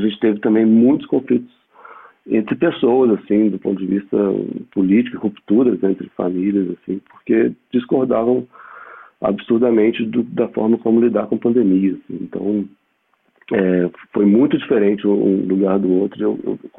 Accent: Brazil; moved away as an adult; now in Portugal; Assim, eu saí do Brasil. Sempre sonhei em morar em Portugal.

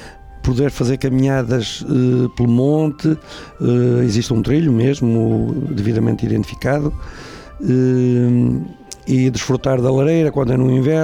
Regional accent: Portugal; now in Vila do Conde, Portugal; eu sou natural, como já foi dito, de lá, da freguesia de Ceramil, mais precisamente do lugar de Rogel, onde nasci. Hoje toda a gente nasce na maternidade, eu não fui o caso, nasci lá. Pronto, depois saí de lá e estou a morar

